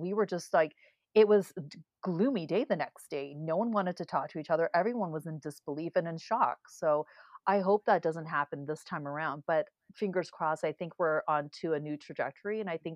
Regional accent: Canada; Well, I'm Canadian. I grew up in Canada. I went to school here. I have a very large family

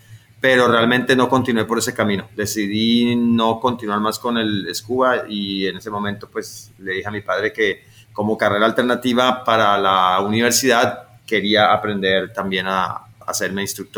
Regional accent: Santa Marta, Magdalena, Colombia; also born or lived in Tumaco; yo nací en Tumaco, en la costa pacífica, y crecí en Santa Marta. Mi papá es de Santa Marta, mi mamá es de Tumaco, y eso pues me ha dado como, digamos, la buena fortuna de tener el contraste, la integración de esas dos culturas, Pacífico y Caribe. Entonces, costeño por los dos lados.

